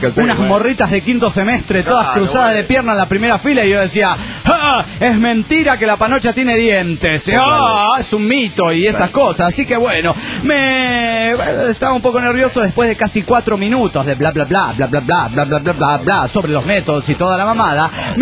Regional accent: Pasto, Nariño, Colombia; no vivo en México, es la primera vez que viajo, soy pastusa.

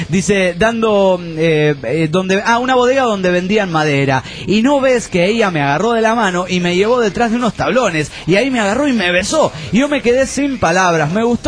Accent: Mexico City, Mexico; Soy el demonio del DF mexicano.

